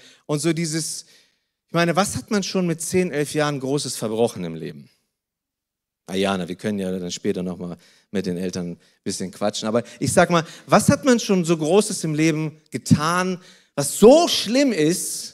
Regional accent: Kazakhstan; Ich komme aus Kasachstan.

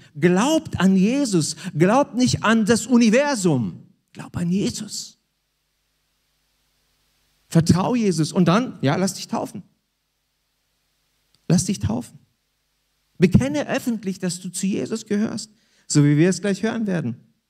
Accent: Hanover, Lower Saxony, Germany; wisst ihr, wir kommen ja aus Hannover.

